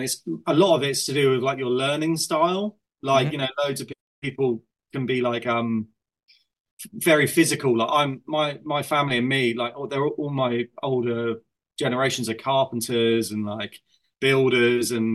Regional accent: Isle of Wight, South East England, United Kingdom; I mean, so I grew up on the Isle of Wight.

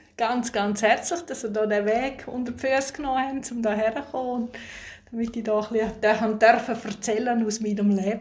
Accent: Graubünden, Switzerland; ich komme jetzt aus Nordbünden

